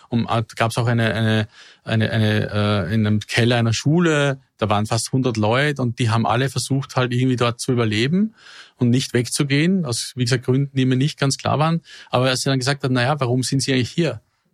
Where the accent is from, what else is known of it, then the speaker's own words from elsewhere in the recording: Vienna, Austria; ich habe mit meiner Heimatstadt Wien wahrscheinlich genau das Gegenteil.